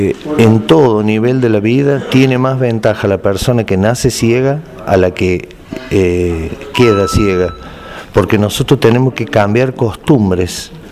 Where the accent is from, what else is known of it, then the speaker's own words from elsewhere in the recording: San Luis, Argentina; also born or lived in Córdoba; Soy nacido en Córdoba, en el sur de Córdoba, y de los 5 años que vivo en San Luis.